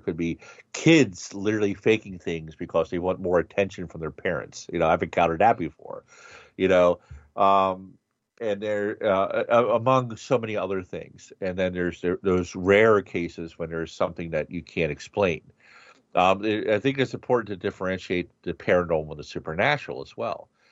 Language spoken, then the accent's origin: English; Baltimore, Maryland, United States; the Ouija board, of course, invented in my hometown of Baltimore City, in the late 1800s